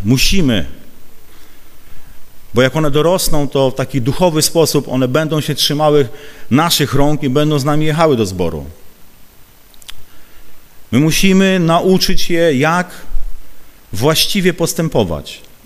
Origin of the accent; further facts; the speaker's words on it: eastern Poland, Poland; Ja jestem ze wschodu Polski